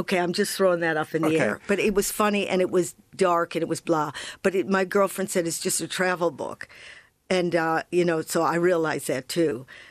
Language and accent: English; Evanston, Illinois, United States; I was locked in my house where I grew up in Evanston.